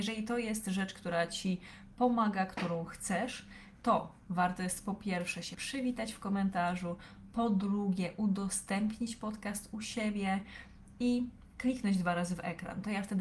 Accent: Lesser Poland, Poland; ja pochodzę z Małopolski, z takiej małej miejscowości pomiędzy Krakowem a Katowicami.

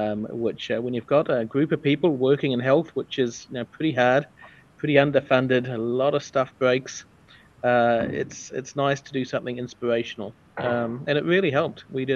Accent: Cambridge, Waikato, New Zealand; I grew up in Cambridge, a small little town in the Waikato

